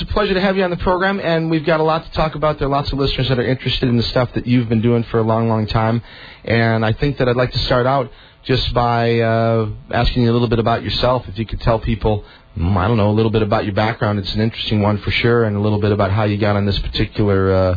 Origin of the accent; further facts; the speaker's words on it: Rockford, Illinois, United States; born there; I was born in Rockford.